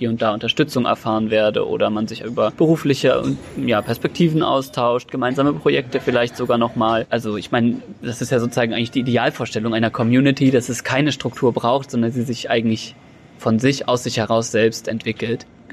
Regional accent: Saxony, Germany; Fellow aus Sachsen.

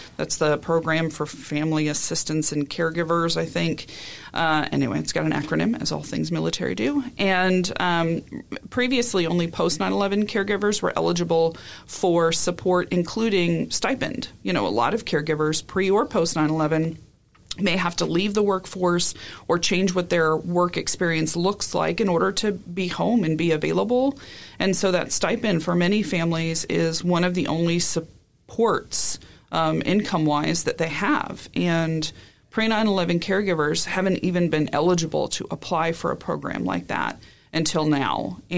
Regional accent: New York, United States; born there; So I grew up in the Air Force. I was born in New York. My sister was born in the UK. We lived in six different places in the first 10 or 12 years.

